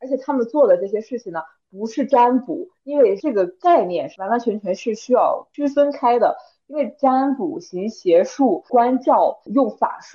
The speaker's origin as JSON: {"language": "Chinese", "country": "China", "said": "就是抽签，类似我们中国人可以理解的，就是抽签"}